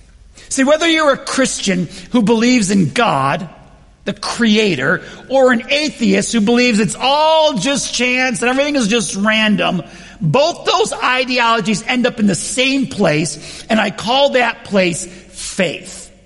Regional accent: New York, United States; Now, I grew up in Western New York. I grew up like in a place where there's a lot of people.

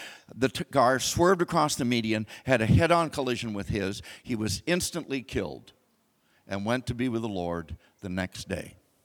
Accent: United States; Now, I'm a New American Standard person because I'm an American.

